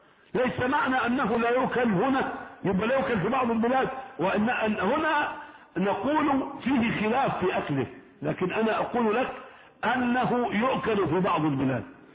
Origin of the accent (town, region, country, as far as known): Egypt